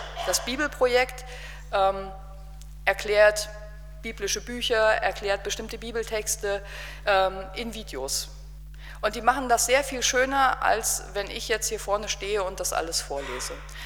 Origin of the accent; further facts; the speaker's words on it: Eversbach, Hesse, Germany; born there; now in Herborn, Germany; Ich komme gebürtig aus Eversbach. Das ist eine Spezialität des Dillkreises, dass es wichtig ist, dass man weiß, wo die Leute herkommen. Ich bin gebürtig aus Eversbach.